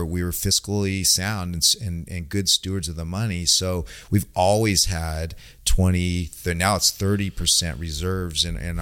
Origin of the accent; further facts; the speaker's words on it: Sacramento, California, United States; So I mean, was born and raised in Greenhaven Park area.